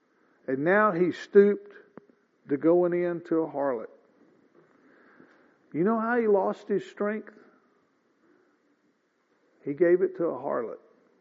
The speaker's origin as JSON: {"language": "English", "region": "Missouri", "country": "United States", "tie": "born or raised there", "said": "I understand Manoah. I'm from Missouri. I'm a native Missourian."}